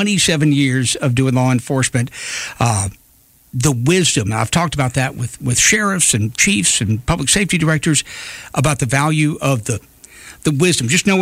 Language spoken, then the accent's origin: English; Mobile, Alabama, United States; I feel this is my hometown, so I don't know to compare it against other places